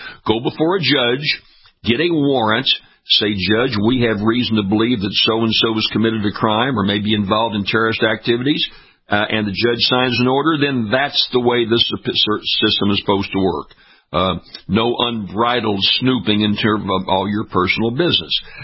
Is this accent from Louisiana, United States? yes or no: yes; Louisiana, United States; That's true down in my home state of Louisiana.